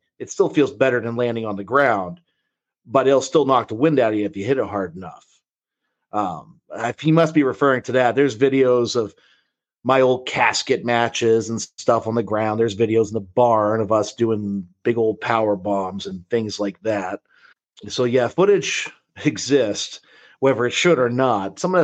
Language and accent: English; Maine, United States; also born or lived in Texas; And then moved back to my home state of Maine to escape to the wilderness and try to find myself again.